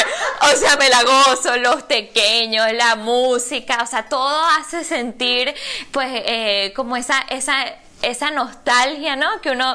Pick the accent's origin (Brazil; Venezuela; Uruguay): Venezuela; nosotros pues como venezolanos, que estás en una boda en Venezuela.